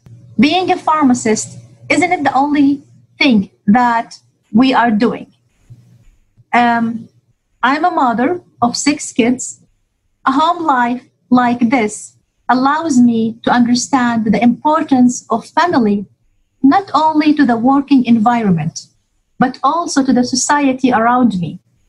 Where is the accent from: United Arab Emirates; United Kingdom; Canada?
United Arab Emirates; Dubai; I've been born and raised in Dubai.